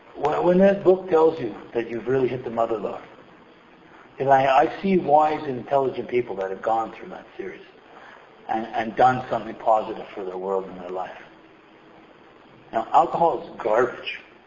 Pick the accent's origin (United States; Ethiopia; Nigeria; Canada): Canada; Quebec; And I left. I'm from the West Island. I'm downtown.